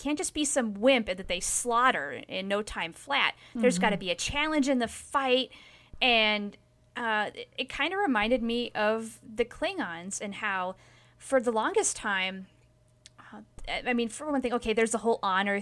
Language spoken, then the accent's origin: English; Wyoming, United States; despite growing up in Wyoming.